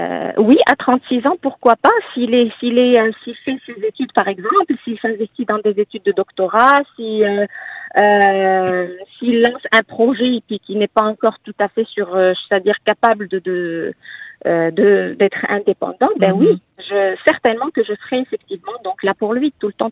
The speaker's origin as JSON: {"language": "French", "country": "Morocco", "moved": "yes", "said": "Je suis marocaine d'origine."}